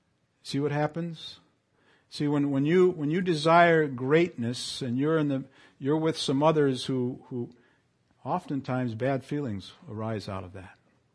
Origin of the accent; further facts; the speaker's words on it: Canary Islands, Spain; I remember growing up in the Canary Islands in the 50s when all of the services were in Latin.